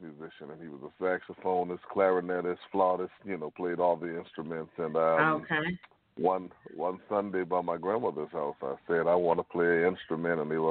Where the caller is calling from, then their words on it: Atlanta, Georgia, United States; I'm actually calling from the ATL.